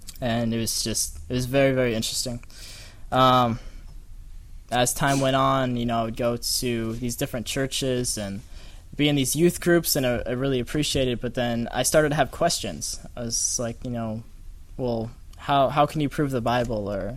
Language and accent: English; Michigan, United States; I'm actually from Michigan, so it gets a little bit cold there.